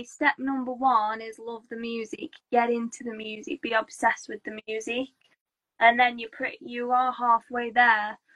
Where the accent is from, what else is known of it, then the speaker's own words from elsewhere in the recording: Stoke-on-Trent, West Midlands, United Kingdom; now in Bournemouth, United Kingdom; because I live in Bournemouth now. I'm from Stoke originally, but I live in Bournemouth, right at the bottom, by the sea.